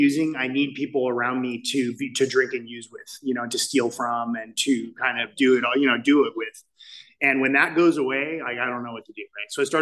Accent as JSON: {"language": "English", "town": "Santa Ana", "region": "California", "country": "United States", "tie": "born or raised there", "said": "I grew up in Santa Ana."}